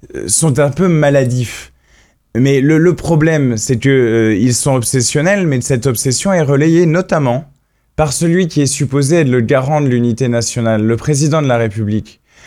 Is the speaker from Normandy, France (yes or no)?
no; Brest, Brittany, France; Moi, je viens de Brest. Brest est un port. Et Brest a une tradition d'accueil.